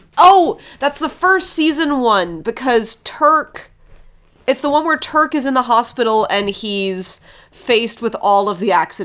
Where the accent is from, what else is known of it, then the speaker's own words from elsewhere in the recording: United States; I am too American to appreciate Christmas puddings.